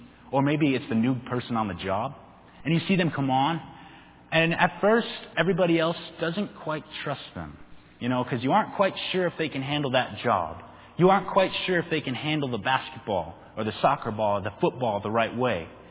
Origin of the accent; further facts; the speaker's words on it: New Hampshire, United States; Now, I know I'm from New Hampshire and everything